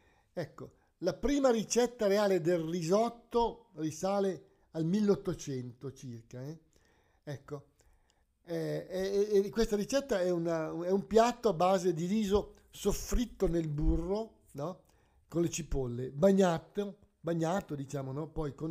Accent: Lombardy, Italy; Ovviamente, essendo io lombardo, no? Abito in Lombardia

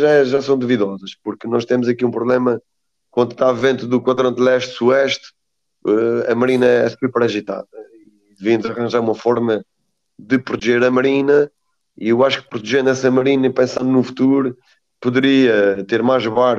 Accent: Azores, Portugal; born there; eu por acaso eu gosto de me sentir açoriano e não micalense. Eu nasci em São Miguel, mas sempre andei por todas as ilhas

